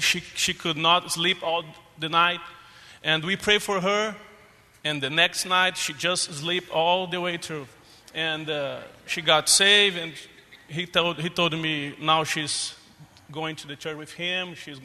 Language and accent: English; Brazil; English is a second language; moved away as an adult; now in Tulsa, United States; I'm from Brazil. Last year, me and my wife, we moved to Tulsa.